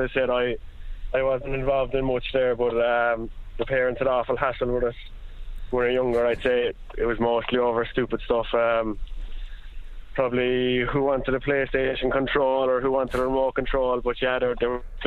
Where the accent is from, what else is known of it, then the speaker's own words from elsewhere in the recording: Union Hall, County Cork, Ireland; It's just a small little fishing area. But the village we're in Union Hall, it's such a small village. Everyone knows everyone.